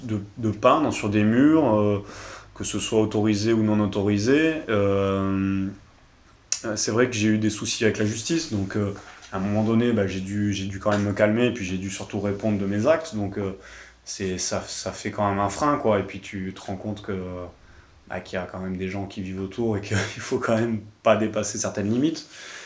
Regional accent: Montpellier, Occitanie, France; Je suis né à Montpellier, en fait. Donc Montpellier, c'est ma ville. J'y ai grandi à travers les cultures urbaines

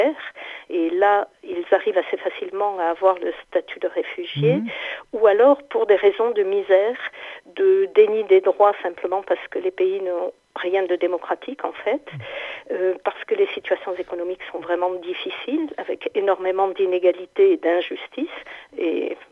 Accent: France; mais quelle est notre posture en tant que Français et en tant que pays face à ces difficultés

